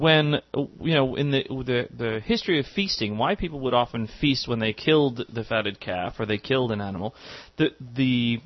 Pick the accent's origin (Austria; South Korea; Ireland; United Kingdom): Ireland; And we're Irish, so when we cook it, we cook it.